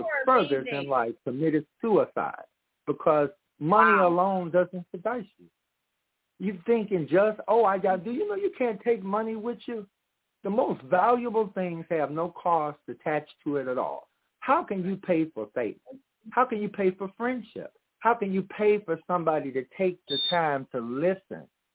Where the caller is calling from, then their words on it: Chicago, Illinois, United States; I'm calling from Chicago.